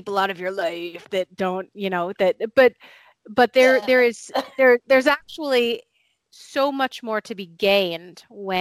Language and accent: English; Ohio, United States; moved away as an adult; also born or lived in Phoenix, Arizona; So born and raised in the U.S. So I was born and raised in Ohio. And then as an adult, I ended up later in Phoenix, Arizona.